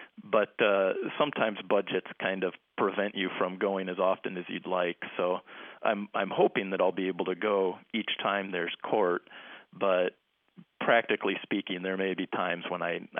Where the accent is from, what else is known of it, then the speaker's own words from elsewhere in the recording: Juneau, Alaska, United States; I grew up in Juneau, so I used to go to Petersburg a lot in sports and back in high school.